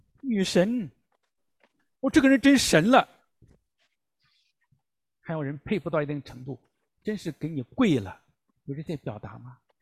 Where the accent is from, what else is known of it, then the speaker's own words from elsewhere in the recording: Henan, China; 我老家是河南的